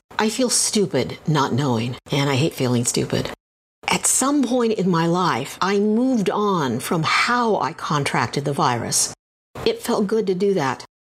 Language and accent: English; Fresno, California, United States; We were relatively poor. I was a Latina growing up in Fresno, California, with a leg brace and a bad limp.